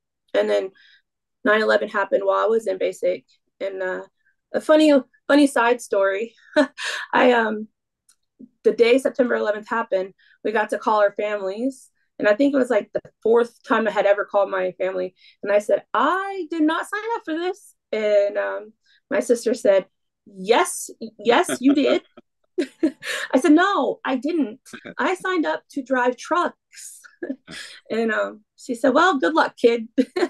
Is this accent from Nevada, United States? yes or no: no; Indiana, United States; I am from originally I'm from Indiana, and I came here to Georgia by the way, the Army.